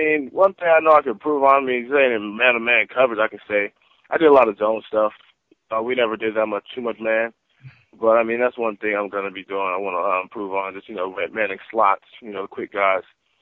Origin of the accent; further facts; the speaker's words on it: Sacramento, California, United States; I grew up in Sacramento. I'm from here. New native from Sacramento, California.